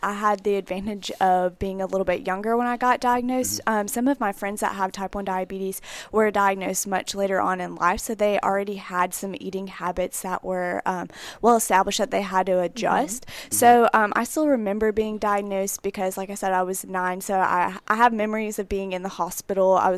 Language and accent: English; Arab, Alabama, United States; I'm from Arab, Alabama. I'm a senior here at UA studying food and nutrition.